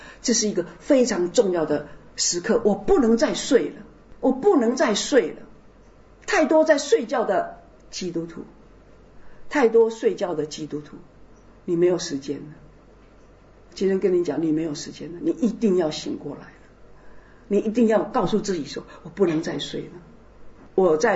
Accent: United States; 我在美国，我是美国人，我生在美国

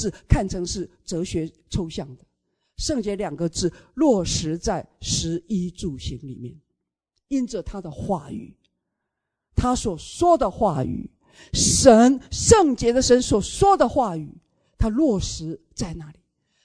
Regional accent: Taiwan; born there; moved away; 在台湾，我从台湾出生的，神把我生在这个地方。我离开台湾40多年了，住在国外的日子长过在台湾

